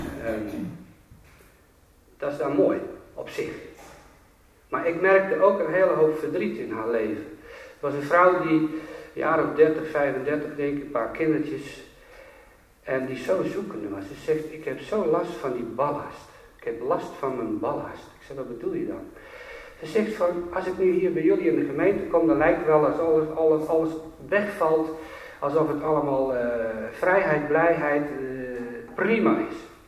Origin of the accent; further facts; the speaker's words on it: Dokkum, Friesland, Netherlands; born there; Dan zegt hij zo van, waar ben je ook alweer geboren? Ik zeg, nou in Dokkum.